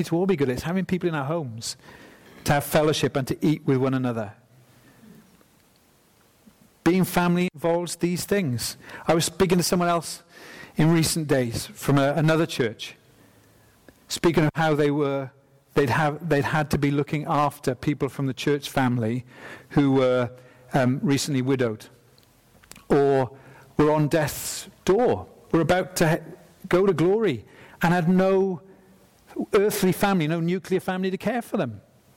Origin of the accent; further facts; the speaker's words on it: Swansea, Wales, United Kingdom; I used to think, growing up in Mount Pleasant Baptist Church in Swansea, that fellowship was a very specific term